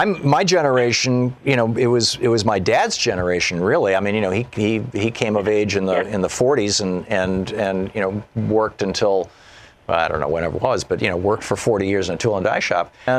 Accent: Newark, New Jersey, United States; As a young boy growing up in New Jersey, I watched my hometown of Newark decline.

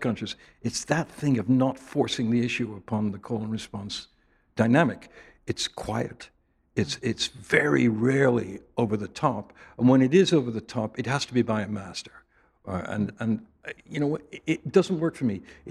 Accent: England, United Kingdom; I'm so English, you know. I was brought up in a tradition where you don't even express your emotions.

